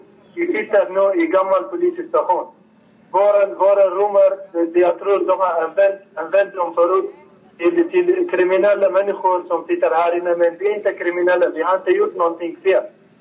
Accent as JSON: {"language": "Swedish", "country": "Iraq", "second_language": "Swedish", "lives_now": "Sweden", "said": "och jag har varit i förvar 8 månader. Och jag kommer från Irak"}